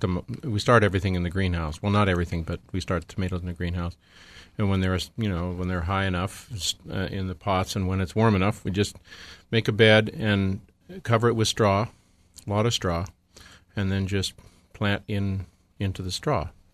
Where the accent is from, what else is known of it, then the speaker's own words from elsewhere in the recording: Butte, Montana, United States; I grew up in Butte, Montana, and my father was interested in the soil.